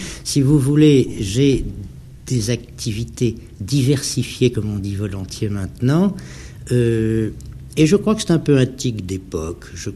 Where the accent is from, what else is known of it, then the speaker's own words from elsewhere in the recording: Brittany, France; Je suis breton, oui.